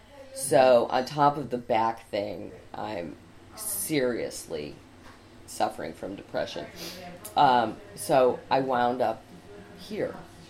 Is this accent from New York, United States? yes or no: yes; Syracuse, New York, United States; Well, I was born in Syracuse in a log cabin. I grew up in Syracuse. I went to Mount Holyoke College, and then I went to New York City.